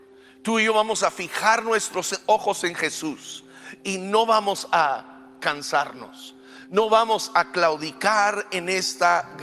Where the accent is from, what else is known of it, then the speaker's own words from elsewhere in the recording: La Junta, Chihuahua, Mexico; Crecí en la Junta Chihuahua, recuerdo corriendo descalzo por las calles con mis amigos. Mis padres misioneros, recuerdo teniendo que usar ropa usada que los primos nos regalaban.